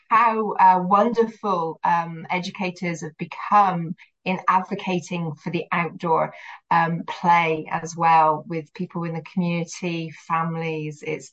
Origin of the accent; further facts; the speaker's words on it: United Kingdom; You can tell from my accent if you don't know me that I'm a Brit